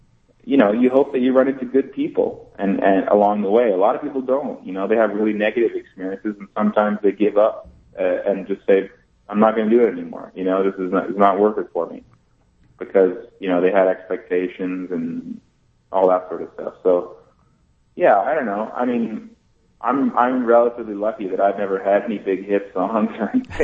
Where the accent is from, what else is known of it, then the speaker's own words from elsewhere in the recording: Barrie, Ontario, Canada; I grew up in Barrie, Ontario.